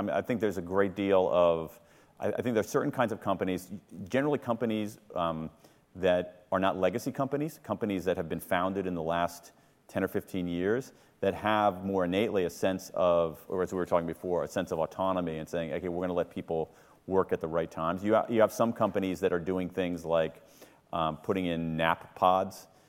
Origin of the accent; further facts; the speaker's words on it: United States; when I remember being a little kid growing up in America in the 1970s